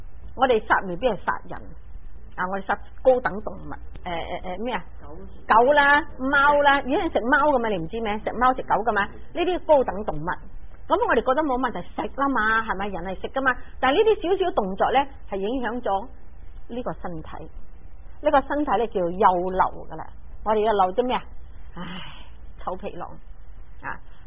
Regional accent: China; 我哋中国人唔兴出嚟讲经

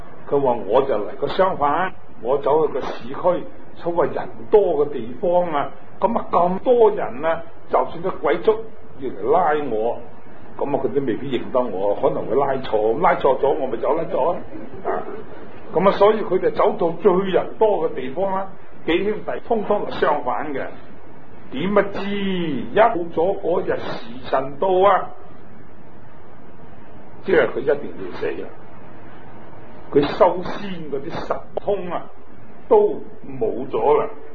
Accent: China; 我哋係中国人

